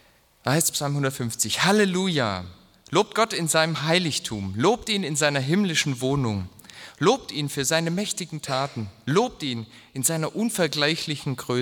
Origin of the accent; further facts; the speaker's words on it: Cologne, North Rhine-Westphalia, Germany; Köln, wo ich herkomme, ist 1 Million.